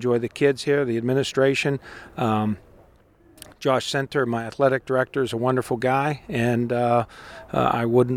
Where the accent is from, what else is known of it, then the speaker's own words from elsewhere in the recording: Mount Lebanon, Pennsylvania, United States; Well, I'm a Pittsburgh guy. I grew up in Mount Lebanon, went to Mount Lebanon High School, attended Carnegie Mellon, graduated in 1979